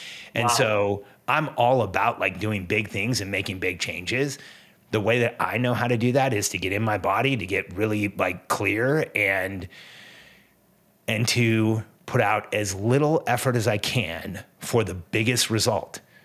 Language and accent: English; Mexico; I wasn't born in the States. I grew up in Mexico. So I think I look at it a little different.